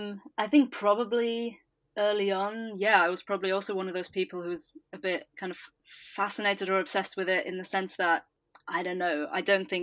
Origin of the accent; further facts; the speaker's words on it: Germany; I'm from Germany, after all.